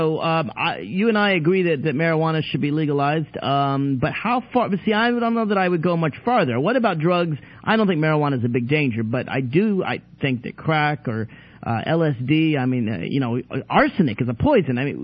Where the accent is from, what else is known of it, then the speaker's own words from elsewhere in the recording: Tennessee, United States; I'm from Tennessee. I'm a big fan of Jack Daniels.